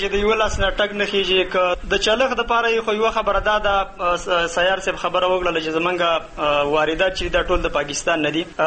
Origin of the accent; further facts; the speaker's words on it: Afghanistan; زه افغان یم